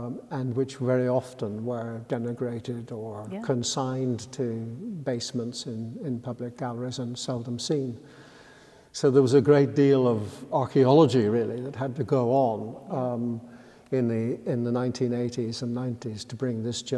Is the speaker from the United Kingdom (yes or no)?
yes; Belfast, Northern Ireland, United Kingdom; I was born in Belfast and I grew up here and was brought here as a child.